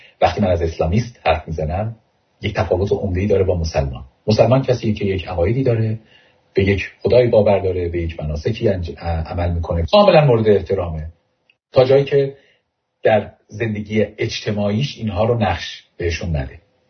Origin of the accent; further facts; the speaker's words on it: Iran; born there; ما از ایرانی بودنمون اصلا نباید خجالت بکشیم. ایرانی بودن افتخار نداره، چون ما انتخابش نکردیم، ما در ایران به دنیا اومدیم، ولی هیچ خجالت هم نداره.